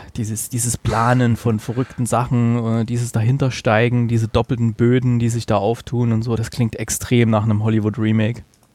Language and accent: German; East Germany, Germany; Ich bin ja ein Kind der Olsen-Bande, muss ich jetzt mal sagen. Es war ja bei uns in der DDR das Ding